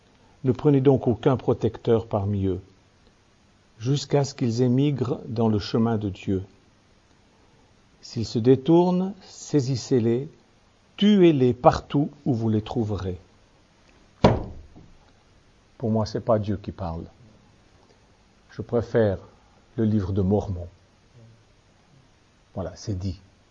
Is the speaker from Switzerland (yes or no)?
yes; Switzerland; Je suis suisse